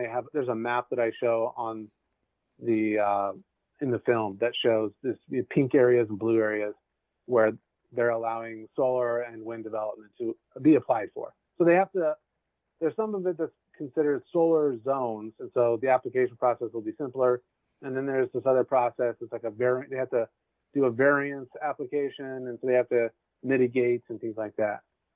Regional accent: Illinois, United States; probably where you live or where I grew up in Illinois.

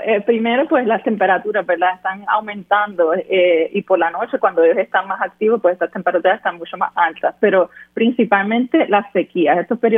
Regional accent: Bayamón, Puerto Rico; now in United States; yo soy de Bayamón, Puerto Rico, así que hice mi bachillerato y la maestría en la Universidad de Puerto Rico en Río Piedras

